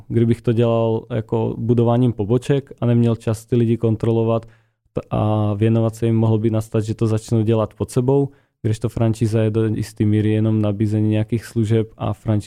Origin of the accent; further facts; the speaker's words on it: Slovakia; now in Czech Republic; Tím, že pocházím ze Slovenska, tak tam jsem už měl dřív podnikatelské aktivity.